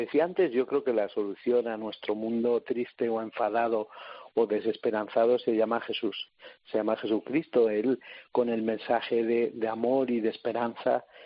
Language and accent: Spanish; Salamanca, Castile and León, Spain; Bueno, yo soy de Salamanca